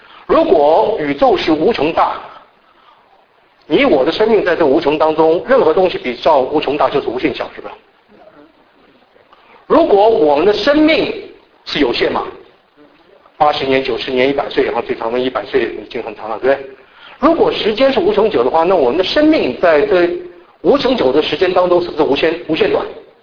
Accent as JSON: {"language": "Chinese", "country": "China", "said": "哎呀我们中国人，很多人有这样的观念了。"}